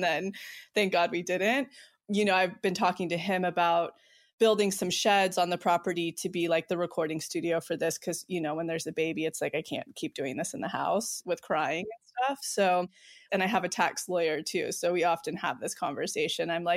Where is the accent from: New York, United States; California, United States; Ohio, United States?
California, United States; Modesto; So I grew up between Modesto and up here, like lower middle class.